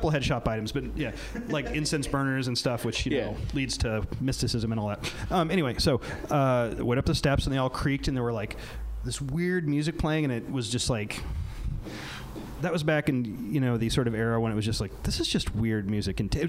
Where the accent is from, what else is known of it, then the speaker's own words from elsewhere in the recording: Illinois, United States; I grew up in Central Illinois, near Champaign-Urbana, like 35 miles, which is college town, Big Ten town, whatever.